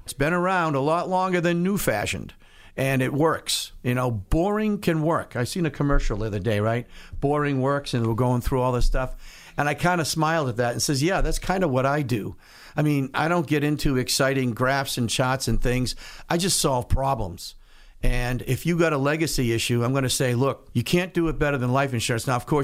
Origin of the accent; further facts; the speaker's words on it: Plymouth, Massachusetts, United States; we do have a satellite office in Plymouth as well, because that's my hometown.